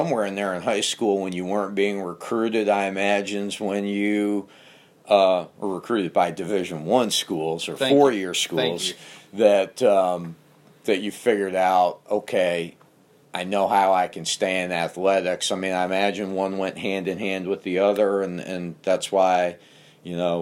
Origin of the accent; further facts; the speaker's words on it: Northeast, United States; growing up in the Northeast, it was the opposite. Everything's about professional teams and the four major leagues